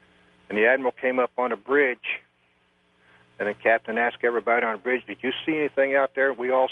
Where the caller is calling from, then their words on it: Port Gamble, Washington, United States; from Port Gamble, Washington.